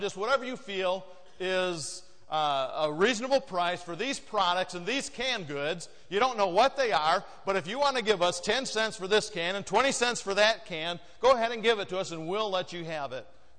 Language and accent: English; Michigan, United States